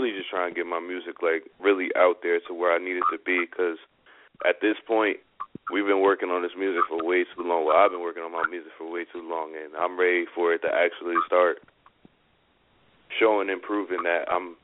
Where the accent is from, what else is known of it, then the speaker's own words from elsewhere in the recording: White Plains, New York, United States; now in Delaware, United States; from White Plains, New York. I currently live in Delaware.